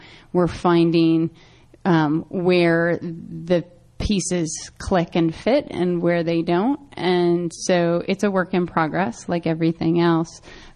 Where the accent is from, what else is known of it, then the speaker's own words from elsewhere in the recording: Midwest, United States; We are all from suburban-ish bedroom communities. Kirsten's from the East Coast. I'm from the Midwest, and Daryl's from the West Coast.